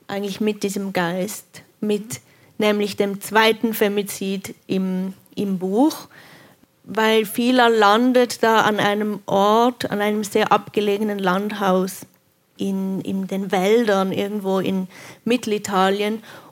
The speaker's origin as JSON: {"language": "German", "country": "Switzerland", "tie": "born or raised there", "said": "Ich bin in der Schweiz aufgewachsen. Ich habe nicht Italienisch gelernt zu Hause."}